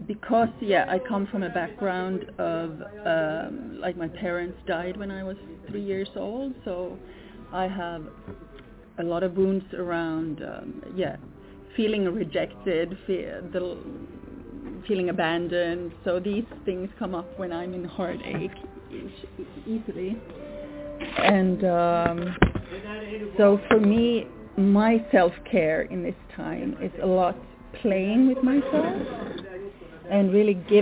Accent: Sweden; first language Swedish; English is a second language; because my mother language is Swedish, and in the word for love in Swedish is Chad Lake.

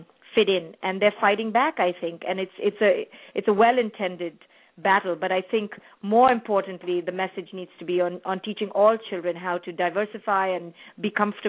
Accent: India; I came from India, which is a heavily male-dominated society

